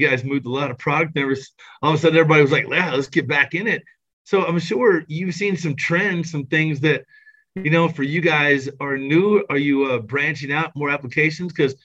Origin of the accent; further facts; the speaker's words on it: Arlington, Texas, United States; now in San Antonio, United States; But I grew up in Arlington, and all my buddies had hot rods up there, and I worked at a little hot rod shop up there before I moved to San Antonio chasing my current wife.